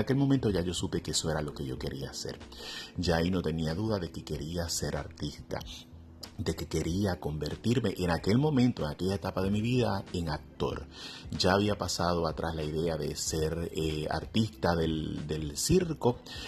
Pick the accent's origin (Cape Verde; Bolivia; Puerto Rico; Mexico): Puerto Rico; Adjuntas; donde yo vivía allá en mi pueblito en Puerto Rico, en Adjuntas, en el centro de la isla.